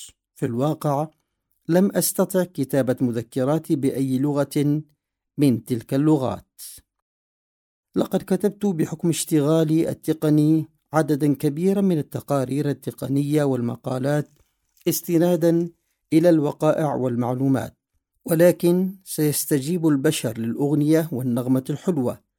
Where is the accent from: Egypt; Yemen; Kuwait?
Yemen; also born or lived in Ethiopia; فإذا قلت أنا يمني وأتحدث اللغة العربية، الناس ستفترض أني الشخص العربي المعتاد في مخيلتهم، وبالتأكيد هذا ليس أنا. وإذا قلت إني إثيوبي وأتحدث الأمهرية،